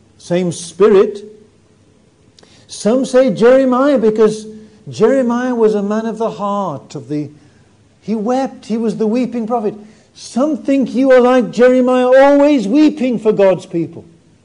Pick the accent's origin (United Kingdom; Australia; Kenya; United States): United Kingdom; England; I say, oh, hello … I come from England.